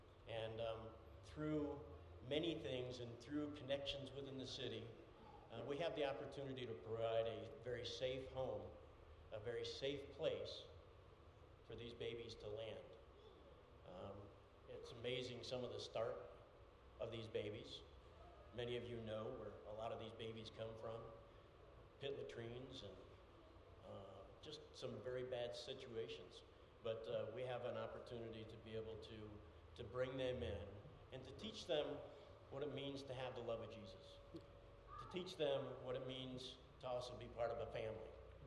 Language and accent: English; Georgia, United States; So we're originally from Trina's from Texas, I'm from Georgia in the U.S.